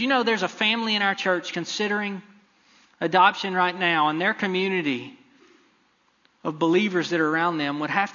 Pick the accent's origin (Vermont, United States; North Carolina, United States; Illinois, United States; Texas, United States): Texas, United States; Now, I grew up in East Texas. You might not have known that from my accent.